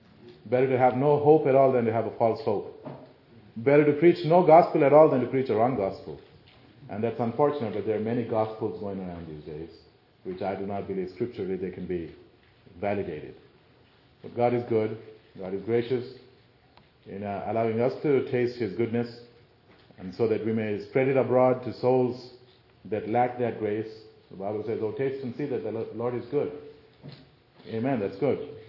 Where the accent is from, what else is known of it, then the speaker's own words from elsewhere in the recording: India; I'm from the country of India, born and raised in India. I sound a little different, don't I?